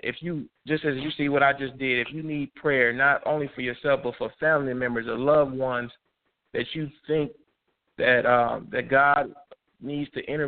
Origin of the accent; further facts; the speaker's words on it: Rockford, Illinois, United States; And I'm sorry, my hometown is Rockford, Illinois. That's where my family is.